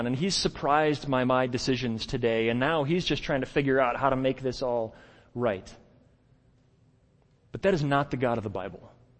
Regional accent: Midwest, United States; I'm a Midwesterner. I grew up in the Midwest. I understand how we roll.

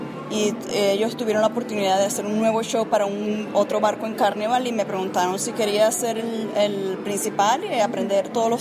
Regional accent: Caracas, Capital District, Venezuela; now in Reno, United States; de Caracas, Venezuela. Y estamos aquí en Reno, en el Dorado Hotel y Casino, desde enero hasta abril.

